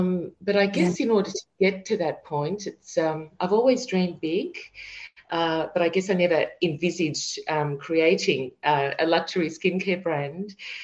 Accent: Melbourne, Victoria, Australia; We're from Melbourne, Australia, and we have, a lovely home near the beach

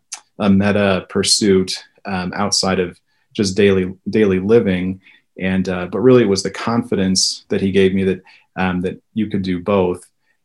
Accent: Topeka, Kansas, United States; Well, the second book was a book of short stories that were all tied to the town that I grew up in Topeka, Kansas. And so that was kind of somewhat of an homage to my hometown

